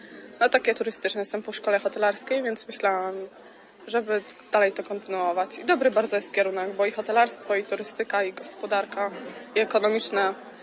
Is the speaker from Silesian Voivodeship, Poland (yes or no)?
yes; Tychy, Silesian Voivodeship, Poland; Ze Śląska, z Tychów.